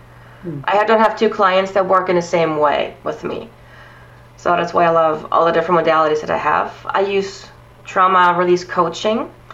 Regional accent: Germany; I have to say I grew up in Germany. And when I was in my 20s, I was still very religion-based, not so much spiritual.

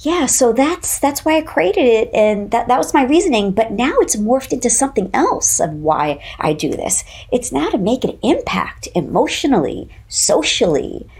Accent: Long Island, New York, United States; My parents are Israeli. I was born in New York, but I went back and forth to Israel a lot. I had dual citizenship until I was 16.

